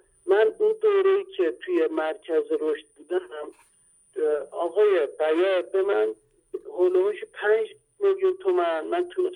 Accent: Iran; آقا ما اصلا ما ایرانی هستیم

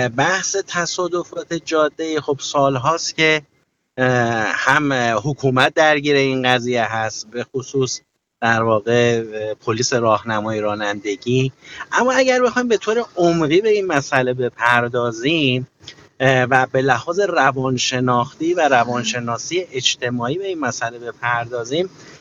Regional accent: Tehran, Tehran Province, Iran; یعنی مثلا من اهل تهرانم، این جسم با همراه با خانواده میاد سفر میکنه به کاشان

